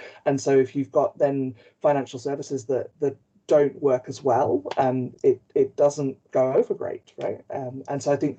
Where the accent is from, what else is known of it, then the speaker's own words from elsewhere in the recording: South Africa; I grew up white in South Africa during apartheid.